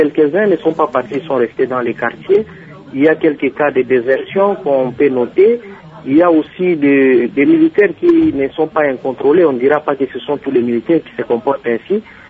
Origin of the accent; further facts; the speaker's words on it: DR Congo; parce que tous nous sommes des Congolais, nous sommes appelés à vivre ensemble.